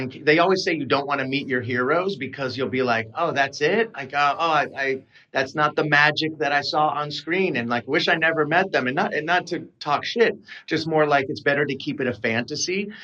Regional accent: California, United States; And I'm from the Bay Area where he is god. You know, he's like from, you know, that's his stomping grounds.

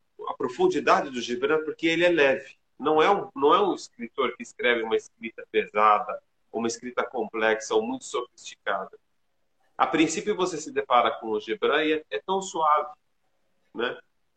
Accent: Lebanon; Portuguese is a second language; Ele me remete à minha infância no Líbano, claro.

